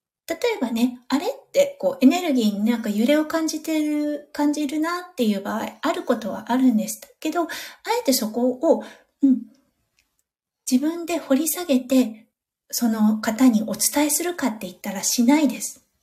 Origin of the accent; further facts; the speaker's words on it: Iwate, Japan; 私自身が岩手県出身ということで、ね、田舎なんですよね。そう、なので、田舎育ちということもありまして、人混みが苦手という過去もありました。